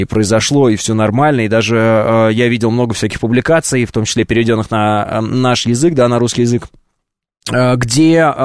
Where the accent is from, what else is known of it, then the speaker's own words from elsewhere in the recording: Russia; мне говорили, вы откуда? Я говорил, из России.